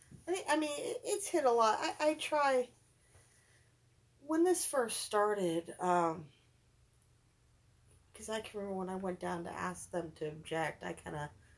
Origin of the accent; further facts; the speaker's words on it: Boardman, Ohio, United States; He's originally from Poland, Ohio, and I'm from Boardman.